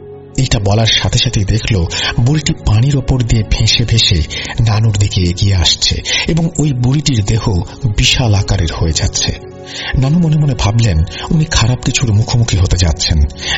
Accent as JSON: {"language": "Bangla", "region": "Chittagong Division", "country": "Bangladesh", "tie": "born or raised there", "said": "আমার বাড়ি কুমিল্লা জেলার মনোহরগঞ্জ উপজেলার কোন এক গ্রামে।"}